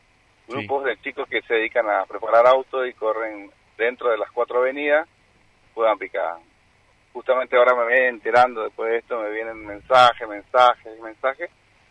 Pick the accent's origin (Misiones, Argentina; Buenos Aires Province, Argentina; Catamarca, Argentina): Misiones, Argentina; Posadas; Sí, somos de Posadas.